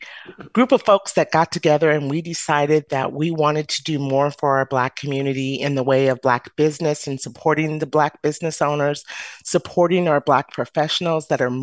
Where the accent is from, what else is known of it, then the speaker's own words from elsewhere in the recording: Idaho, United States; So I'm a Black Idahoan, number one. Number two, I'm from Idaho and I was born and raised in Idaho. I'm a fourth generation Idahoan.